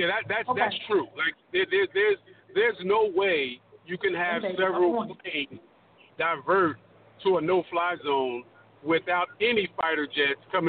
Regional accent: United States; And I'm even though I'm an American, I believe wholeheartedly that was an inside job.

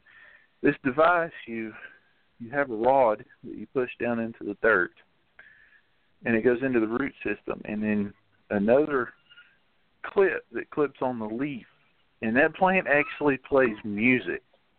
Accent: Tennessee, United States; now in Asheville, United States; I'm originally from Tennessee, so coming to Base Mountain is, you know, that's a homecoming for me. But in my early years, I grew up in the woods.

